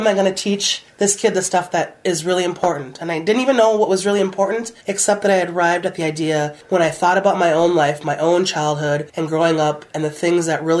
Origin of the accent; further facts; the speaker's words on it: Bemidji, Minnesota, United States; Because we both had been born and raised in the Bemidji area and then gone off to live in Minneapolis and kind of see the city life, and both came back here for our different reasons.